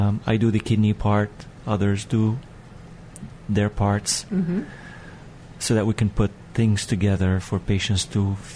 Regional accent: Lebanon; also born or lived in Cleveland, United States; now in United States; So this is where I came from. Originally, I'm Lebanese.

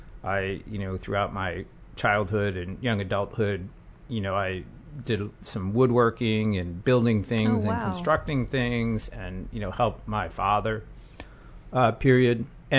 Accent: Ohio, United States; So I grew up in Ohio. It was rural Ohio. I mean, it was a very small, wasn't even a town, and it was a township. And I grew up there and then ended up going to a very small college in Ohio.

